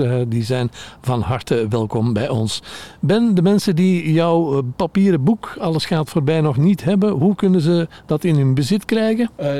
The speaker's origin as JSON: {"language": "Dutch", "region": "Antwerp", "country": "Belgium", "said": "En ik kom zelf van Antwerpen."}